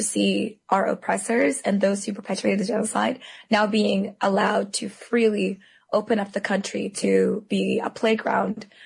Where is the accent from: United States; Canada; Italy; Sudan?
Sudan; Al-Fasher, North Darfur; The city itself is a city of 1 million people. It's my hometown.